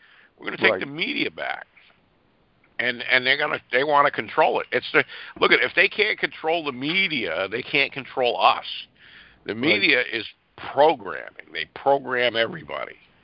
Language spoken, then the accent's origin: English; United States; As an American, that's exactly what we're going to do.